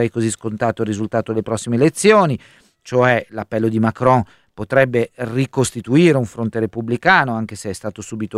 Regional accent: France; Da francese ho sempre ammirato il vostro sistema

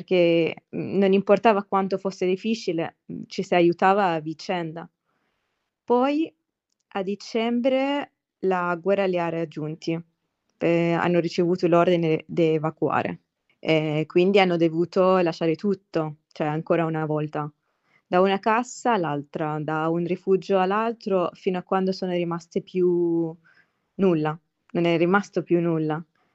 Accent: Gaza, Gaza Strip, Palestine; born or raised there

